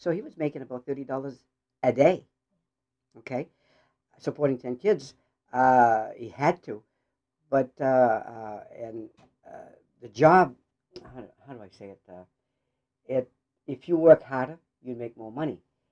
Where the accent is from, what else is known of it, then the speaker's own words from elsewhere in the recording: Lewiston, Maine, United States; I was born in Lewiston, 1945, in Lewiston, Maine.